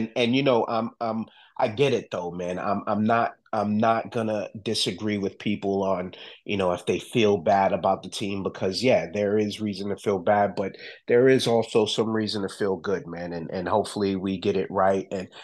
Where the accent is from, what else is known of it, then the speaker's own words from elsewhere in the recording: Bronx, New York, United States; You know, and I'm originally from the Bronx, man.